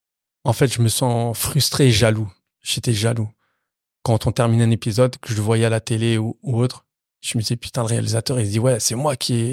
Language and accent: French; Cergy, Île-de-France, France; ils disent que je viens de Cergy